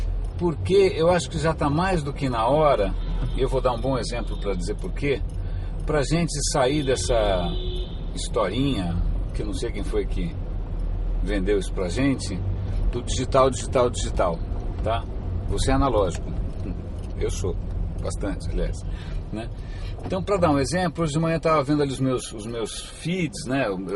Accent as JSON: {"language": "Portuguese", "region": "São Paulo", "country": "Brazil", "tie": "born or raised there", "said": "eu tenho bastante carinho pela região central da cidade, que é onde eu nasci e onde eu cresci. Quando eu nasci, meus pais moravam na Nestor Pestana, no Centrão. Depois foram morar na Avenida São Luís, do lado do Copan, do lado do Edifício Itália."}